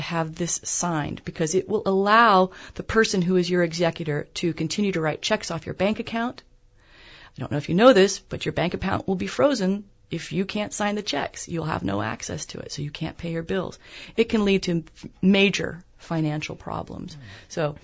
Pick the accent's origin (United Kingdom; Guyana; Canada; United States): United Kingdom; England; Rachel, she is the daughter of a friend I grew up with in England